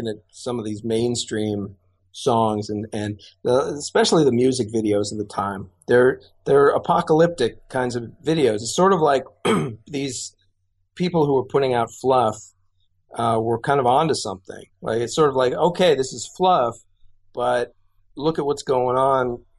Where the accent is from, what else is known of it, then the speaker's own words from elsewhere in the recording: Rochester, New York, United States; it comes up that I'm from Rochester, and he says, oh, really?